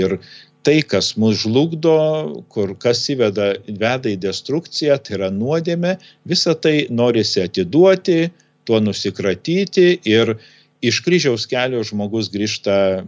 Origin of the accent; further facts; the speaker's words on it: Samogitia, Lithuania; Ir kaip mes žemaičiai sakom